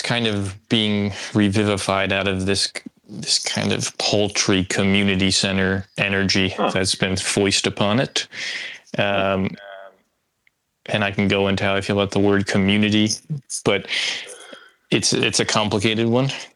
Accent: Wayne, New Jersey, United States; born there; I live in Rutherford, New Jersey, but I was born in Wayne, New Jersey.

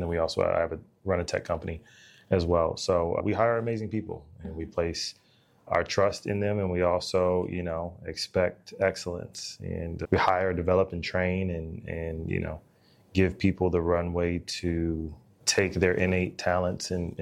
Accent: San Diego, California, United States; also born or lived in Dallas; I'm a Dallas native. I was born here. I grew up in San Diego.

